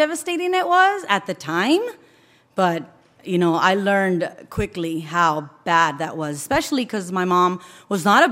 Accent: Santa Ana, California, United States; Well, I grew up in Santa Ana, okay, and was born and raised here, I don't know, maybe 5-7 minutes down the street.

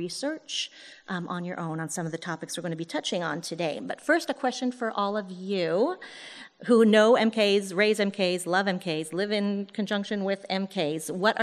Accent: France; I was born and raised in France.

